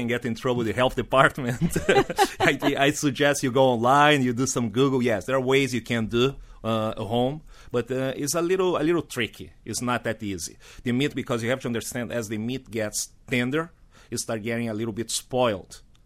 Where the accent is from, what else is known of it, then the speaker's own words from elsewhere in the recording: Rio Grande do Sul, Brazil; And you know, that's my home state, is where I came from.